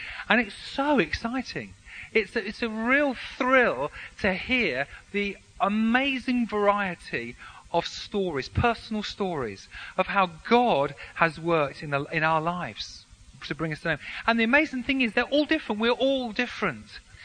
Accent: Barnsley, Yorkshire and the Humber, United Kingdom; born there; I was born in Barnsley, in Yorkshire.

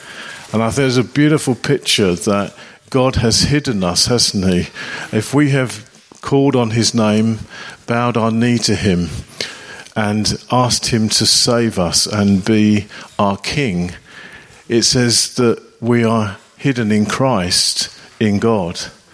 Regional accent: Harrow, London, United Kingdom; But we're from Harrow. We're part of a New Frontiers church there. We've been there for quite a few years now.

